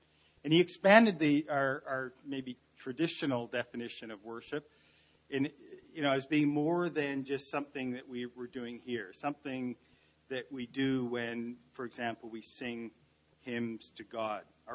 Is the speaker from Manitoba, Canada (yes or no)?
no; Nanaimo, British Columbia, Canada; she was involved in my teen years growing up in Nanaimo.